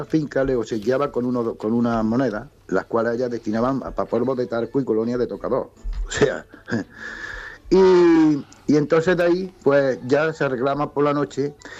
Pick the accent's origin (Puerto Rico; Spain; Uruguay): Spain; Almodóvar; la tradición antigua de San Sebastián en Almodóvar, mi pueblo